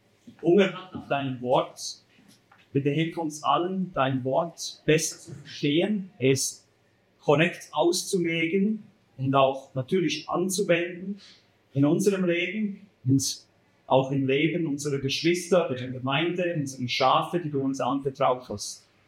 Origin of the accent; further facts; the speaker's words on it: Switzerland; now in Berlin, Germany; also ein französischer Name. Ich bin aus der Schweiz und ich wohne in Berlin.